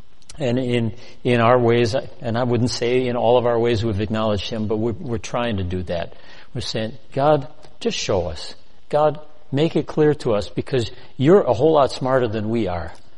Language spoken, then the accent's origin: English; Cudahy, Wisconsin, United States; I grew up in Cudahy.